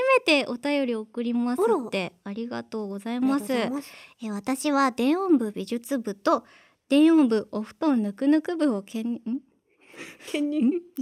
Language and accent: Japanese; Nagano, Japan; そう、私でもやっぱ長野出身だから